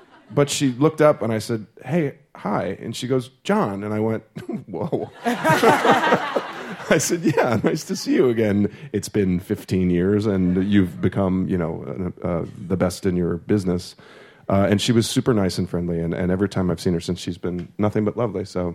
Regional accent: St. Louis, Missouri, United States; I'm from St. Louis, Missouri.

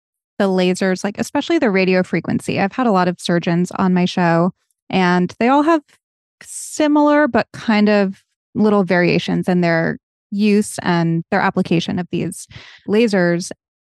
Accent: New England, United States; I'm from New England, where in the early 2000s, it was trendy to be as tan as humanly possible.

